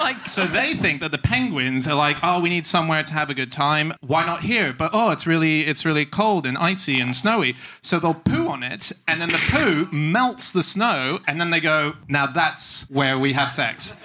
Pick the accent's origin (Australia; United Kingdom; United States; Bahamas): Australia; Yeah. I'm an Aussie, by the way. I just don't sound it.